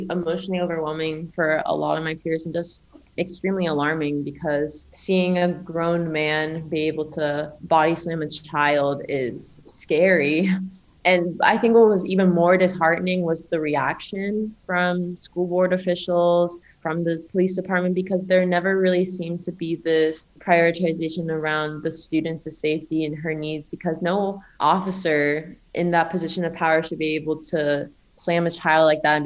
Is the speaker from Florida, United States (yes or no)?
yes; Kissimmee, Florida, United States; Yeah, so I'm from Kissimmee, Florida.